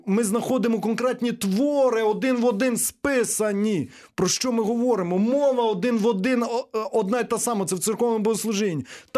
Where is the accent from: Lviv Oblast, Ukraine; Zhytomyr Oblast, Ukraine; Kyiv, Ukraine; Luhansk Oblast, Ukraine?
Zhytomyr Oblast, Ukraine; Berdychiv; я походжу з Бердичева і вчився в музичній школі в костелі бувшому босих кармелітів.